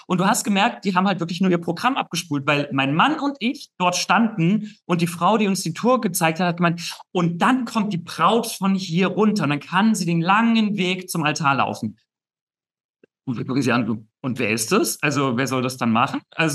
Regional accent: Rhineland-Palatinate, Germany; now in Berlin, Germany; wir haben in dem Dorf geheiratet, in der Pfalz, wo ich herkomme. Berlin ist jetzt meine Wahlheimat, aber wir haben geheiratet in der Pfalz im Dorf.

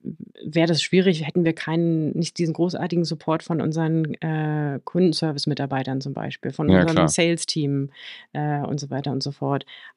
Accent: Germany; born there; Ich bin in den 80ern in der DDR geboren worden.

